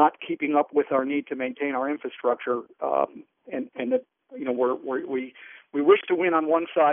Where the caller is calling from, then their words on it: Charlottesville, Virginia, United States; From Charlottesville.